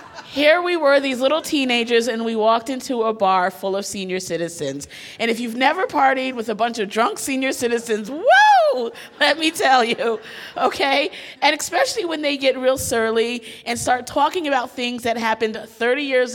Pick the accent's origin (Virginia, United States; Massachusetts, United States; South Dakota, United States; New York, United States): New York, United States; Now, I grew up in the Catskills in New York, so we were going to drive down to spend New Year's Eve in Times Square.